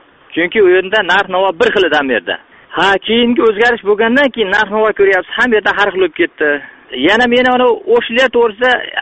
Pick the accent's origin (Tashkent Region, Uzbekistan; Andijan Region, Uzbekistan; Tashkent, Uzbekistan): Andijan Region, Uzbekistan; Andijan; Men asli Andijondanman.